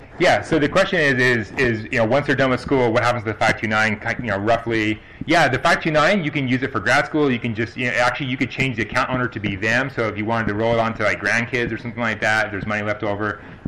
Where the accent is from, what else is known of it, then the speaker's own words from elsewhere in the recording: North Carolina, United States; I'm going to use California's plan instead of my home state of North Carolina.